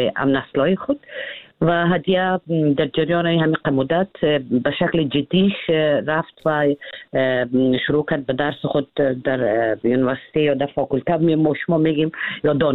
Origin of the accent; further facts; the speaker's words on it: Afghanistan; من بیرون از افغانستان هستم